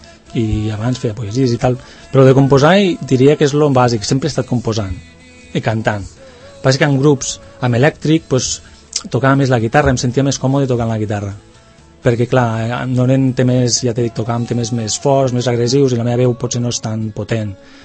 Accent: Lleida, Catalonia, Spain; jo soc de Lleida, doncs, fa, bueno, doncs allò quan estava allí estudiant, doncs això, feia concerts per allí amb els amics i tal, llavors ja vaig venir a viure aquí, a estudiar, etc.

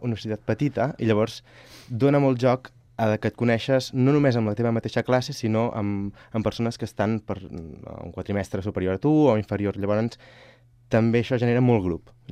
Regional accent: Berga, Catalonia, Spain; nosaltres som de la Catalunya Central, jo soc de Berga

